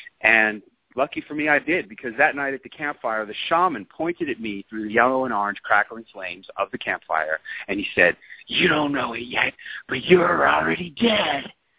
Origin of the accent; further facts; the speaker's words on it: New York, United States; And I said, huh, well, how about NBC New York? Can I go on the morning news in NBC and tell my hometown people about what it was that raised me up from being a taxi driver to a millionaire?